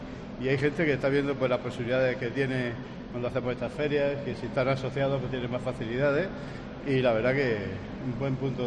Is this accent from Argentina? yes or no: no; Lorca, Region of Murcia, Spain; los que somos de aquí de Lorca